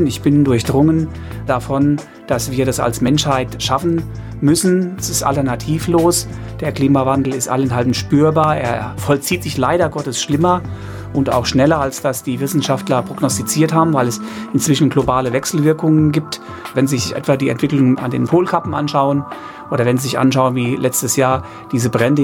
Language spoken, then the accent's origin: German; Rhineland-Palatinate, Germany; Das ist im Westerwald. Ich komme aus dem Westerwald